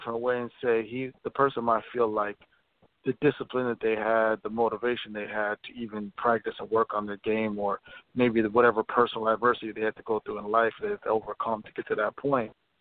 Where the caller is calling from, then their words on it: Minneapolis, Minnesota, United States; Yes, sir. … calling from Minneapolis.